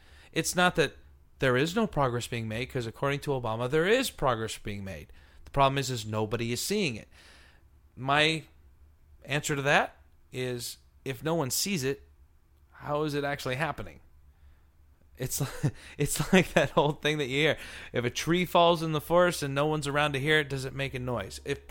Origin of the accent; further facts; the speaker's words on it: California, United States; since I come from California, we're going to pick California first.